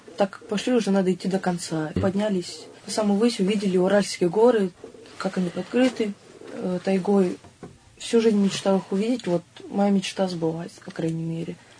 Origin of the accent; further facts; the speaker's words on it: Donetsk, Donetsk Oblast, Ukraine; я из Донецка.